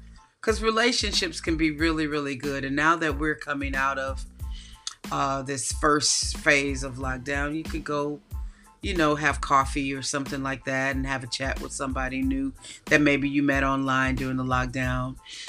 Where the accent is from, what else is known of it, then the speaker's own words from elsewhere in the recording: United States; moved away; Being American and being from a small town in America, and Americans, we talk to everybody anyway.